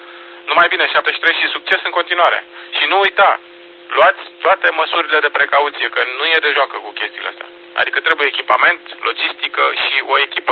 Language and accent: Romanian; Bucharest, Romania; păi eu sunt de fel din București, adică tatăl meu este născut în București, dar bunicul din partea tatălui, adică tatălui meu este din Prahova, Brătești, Stâncești, județul Prahova, Valea Prahovei.